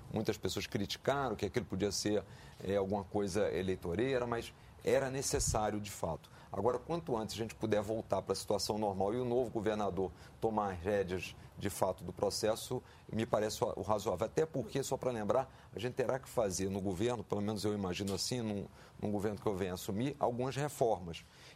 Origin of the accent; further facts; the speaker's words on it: Rio de Janeiro, Brazil; Eu, particularmente, sou carioca, então moro no Rio de Janeiro